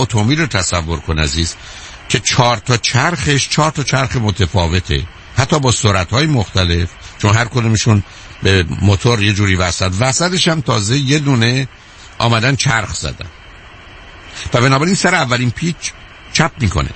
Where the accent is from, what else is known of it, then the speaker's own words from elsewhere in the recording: Iran; من و تو در ایران بزرگ شدیم، فارسی بلدی، ژاپنی یا روسی بلد نیستی